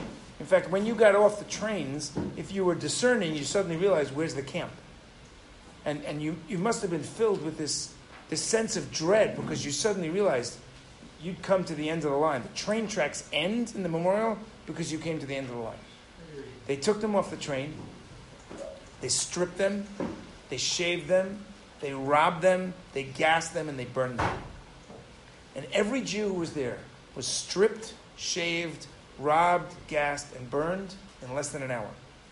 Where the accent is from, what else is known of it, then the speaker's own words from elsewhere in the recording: New York City, New York, United States; I grew up on the west side of Manhattan, and even though I grew up mostly in Lincoln Square Synagogue, every once in a while, because I had friends there, I would go to the Jewish Center, which was on 86th Street